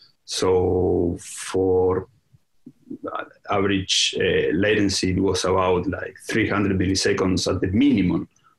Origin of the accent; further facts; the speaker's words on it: Argentina; English is a second language; now in Montevideo, Uruguay; I'm actually from Argentina, but I'm living in Montevideo.